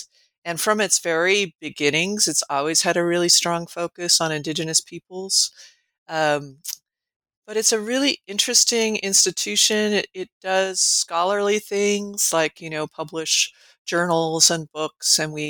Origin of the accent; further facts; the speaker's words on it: Colorado, United States; also born or lived in California / New Mexico; now in Nebraska, United States; But I grew up in mostly in Colorado. And then I've spent a lot of my adult life in California, New Mexico, and mostly here in Nebraska, where I live now.